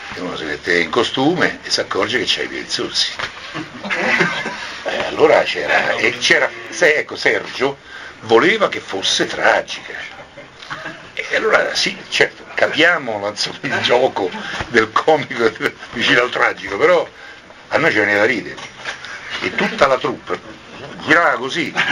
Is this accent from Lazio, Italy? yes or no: yes; Rome, Lazio, Italy; born there; io sono nato a Roma, a Via Giulia. Però mio padre era di Portinari, da Roma prestissimo, era di Portiano di Amelia.